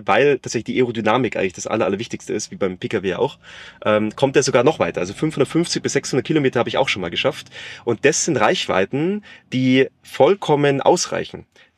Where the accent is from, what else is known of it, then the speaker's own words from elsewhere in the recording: Bavaria, Germany; now in East Frisia, Germany; ich komme ursprünglich aus dem Südosten von Bayern, deswegen bin ich auch nach Ostfriesland gezogen